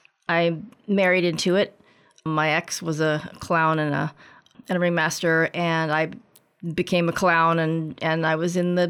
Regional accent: California, United States; also born or lived in Washington, D.C. / Australia; I grew up in mostly Southern California, except that I born in D.C. and actually lived in Australia for 3 years when I was a very small child

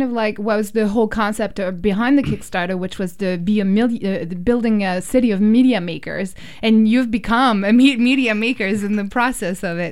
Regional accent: France; I'm originally from France and we don't have something similar.

